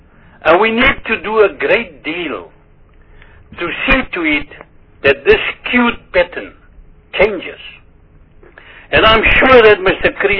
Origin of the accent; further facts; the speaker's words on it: South Africa; I'm a South African, finish and klaar.